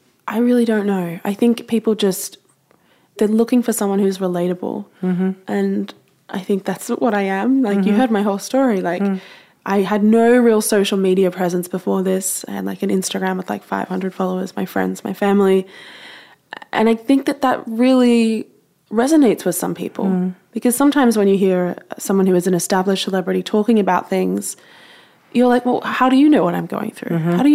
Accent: Australia; I'm from Australia.

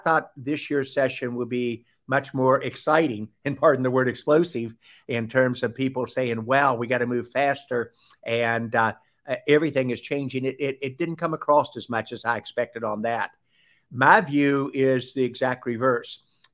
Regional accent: the South, United States; accent: Southern; my Southern accent tends to be hard to emulate

